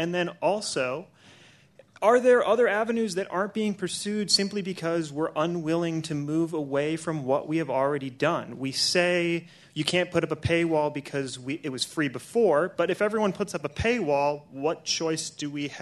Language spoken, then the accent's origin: English; Ann Arbor, Michigan, United States; I'm from Ann Arbor.